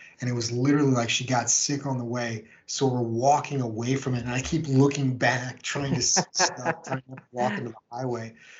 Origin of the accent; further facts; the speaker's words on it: United States; So to me, there's a lot to be thankful for as an American.